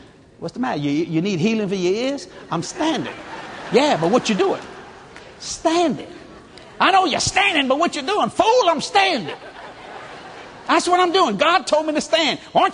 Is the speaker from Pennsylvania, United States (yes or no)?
no; New Orleans, Louisiana, United States; Now, you see me, I was born and raised in New Orleans.